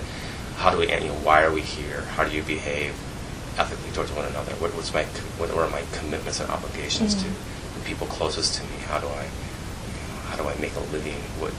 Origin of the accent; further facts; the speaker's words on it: Michigan, United States; The first two stories are Michigan stories, and I was taking a great pleasure in reading about my home state and recognizing places and environments.